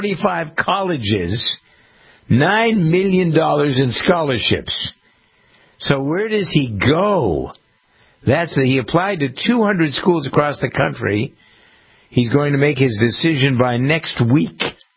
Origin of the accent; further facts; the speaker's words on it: Framingham, Massachusetts, United States; So the DEA says that you can bring these Valletta communities like my hometown of Framingham.